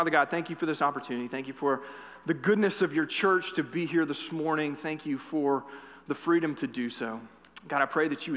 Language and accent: English; the South, United States; moved away as an adult; now in Alaska, United States; I came from the South, so I'm not a native to Alaska. My family and I moved up here in 2002 because of my job with the Air Force.